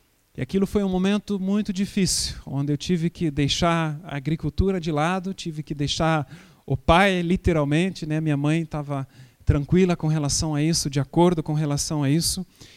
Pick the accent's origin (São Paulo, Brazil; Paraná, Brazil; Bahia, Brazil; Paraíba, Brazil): Bahia, Brazil; moved away; Esse era todo o dinheiro que nós tínhamos quando nós viemos da Bahia para cá.